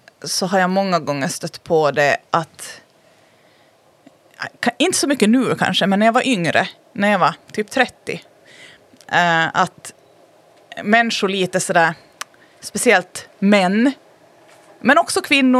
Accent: Finland; Jag menar, vi är finlandssvenskar, en liten podd.

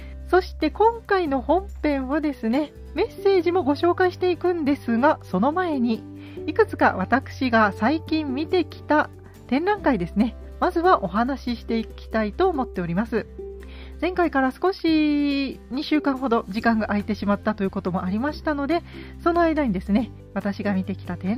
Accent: Gifu, Japan; 私の地元でやっております岐阜県美術館さんで

